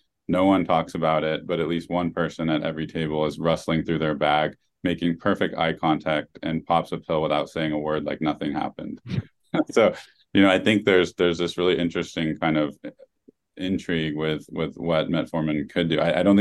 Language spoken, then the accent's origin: English; Oregon, United States; I think, you know, the town I grew up in Oregon, it was like, you know, 1 store, 2 stoplights and an annual rodeo.